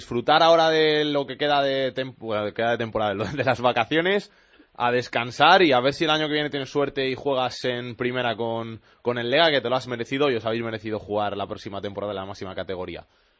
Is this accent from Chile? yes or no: no; Getafe, Community of Madrid, Spain; soy del Getafe y de Getafe